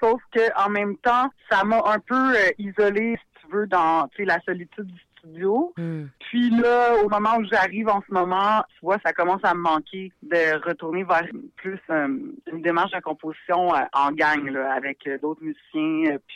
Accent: Repentigny, Quebec, Canada; moi, je viens de Repentigny, mais j'ai étudié dans un collège privé à Rivière-des-Prairies.

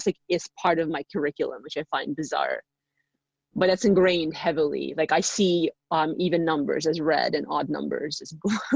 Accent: Russia; English is a second language; Again, growing up in Russia and going to through the Soviet education system, when you learn math or language, they color code a lot of things. So like Russian vowels were red and the consonants were blue.

